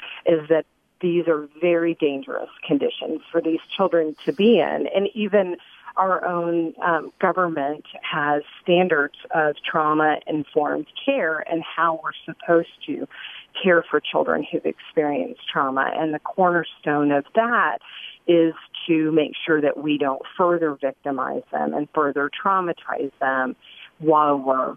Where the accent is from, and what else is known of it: Miami, Florida, United States; born or raised there